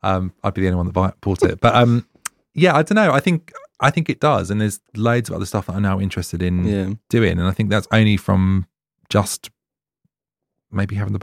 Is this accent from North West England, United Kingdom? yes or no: no; East of England, United Kingdom; because I was involved in organizing a pride in my hometown.